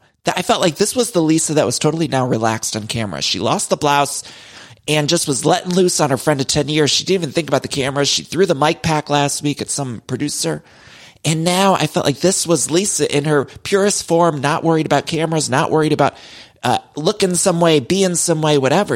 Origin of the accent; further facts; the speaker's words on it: Cleveland, Ohio, United States; I am super excited to see all of you and go to my hometown, Cleveland.